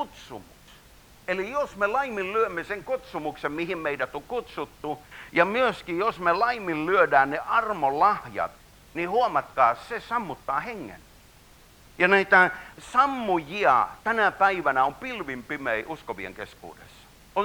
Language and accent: Finnish; Ostrobothnia, Finland; Mä oon Pohjanmaalta